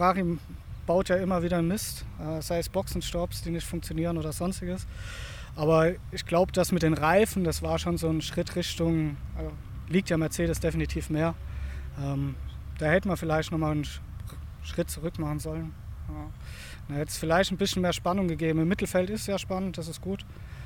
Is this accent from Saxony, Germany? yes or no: no; Gottmadingen, Baden-Württemberg, Germany; Aus dem Bodenseekreis, Gottmarding, so ein kleines Kaff bei Singen.